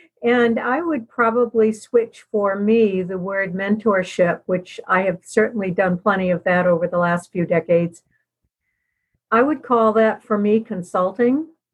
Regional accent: Portland, Maine, United States; I grew up in Portland, Maine

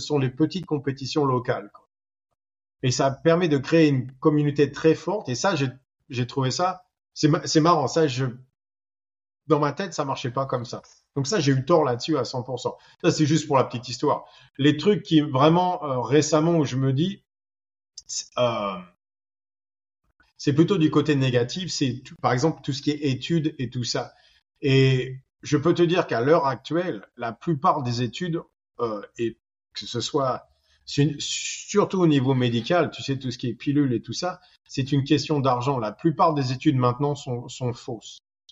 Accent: France; On va dire que c'est parce que je suis français.

